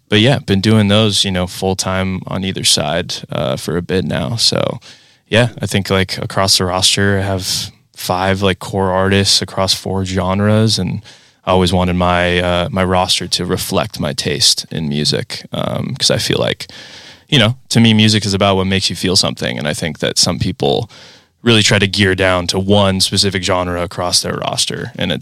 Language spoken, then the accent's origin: English; Pismo Beach, California, United States; growing up in Pismo, it was either like going up to the Bay Area or down to LA to see a show.